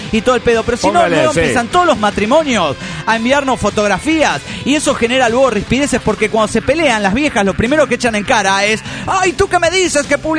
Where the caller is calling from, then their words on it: Delta, Colorado, United States; de Delta, Colorado.